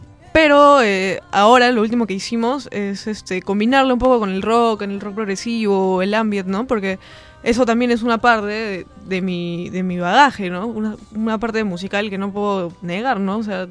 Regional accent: Arequipa, Peru; porque soy arequipeña, ¿no?

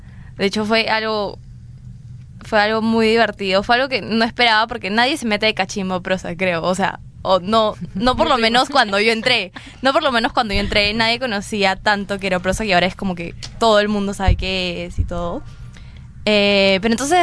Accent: Lima, Peru; Soy de Lima.

